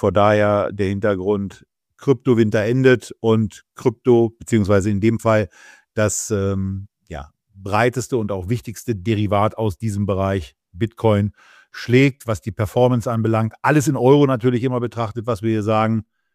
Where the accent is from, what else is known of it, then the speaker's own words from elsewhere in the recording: Berlin, Germany; Und so sehr ich meine Heimatstadt liebe, es ist ja auch ganz gut, dass es nicht überall in Deutschland so aussieht wie in Berlin-Mitte